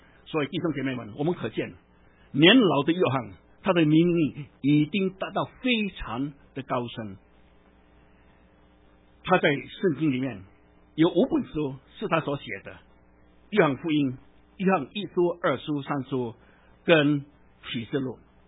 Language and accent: Chinese; China; 特别我们中国人，或者在说从大陆来的